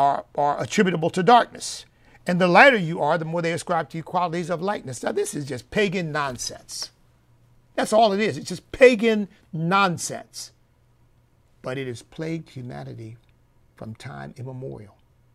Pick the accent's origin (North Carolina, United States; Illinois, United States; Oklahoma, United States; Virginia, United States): North Carolina, United States; Charlotte; this big event we had in my home state down in Charlotte